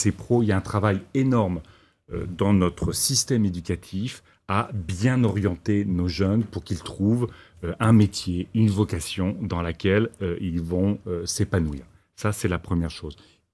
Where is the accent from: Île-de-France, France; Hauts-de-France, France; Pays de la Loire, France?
Hauts-de-France, France; Moi, vous savez, je viens de Picardie. Dans mon village où je suis né, vous n'avez plus de gare avec un. Il n'y a pas de train qui passe, il n'y a pas les bus, il n'y a pas le métro, il n'y a pas le tram.